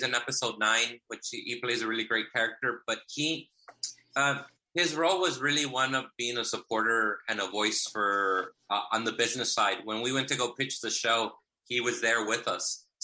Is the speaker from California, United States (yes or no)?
yes; Inglewood, California, United States; Yeah, I grew up in Inglewood, and as an adult, I lived in South Central Los Angeles.